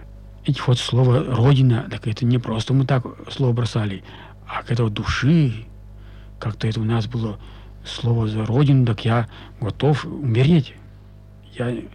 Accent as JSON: {"language": "Russian", "region": "Ural", "country": "Russia", "said": "а я уралец. А я гордился этой маркой, что я уралец."}